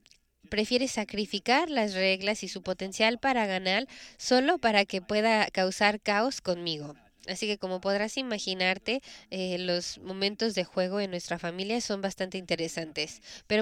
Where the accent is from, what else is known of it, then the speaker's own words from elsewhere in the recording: Abbotsford, British Columbia, Canada; also born or lived in Prince George; Sí, yo soy de Abbotsford. Mi familia es de Abbotsford. Nos mudamos de Prince George hace 7 años.